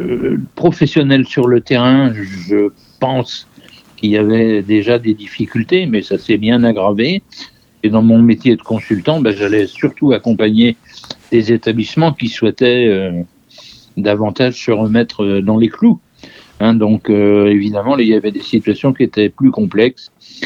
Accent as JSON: {"language": "French", "region": "Pays de la Loire", "country": "France", "said": "Je suis aussi du Maine-et-Loire."}